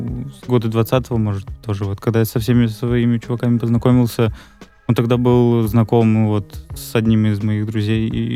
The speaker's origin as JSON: {"language": "Russian", "town": "Vladimir", "region": "Vladimir Oblast", "country": "Russia", "said": "Я с города Владимира."}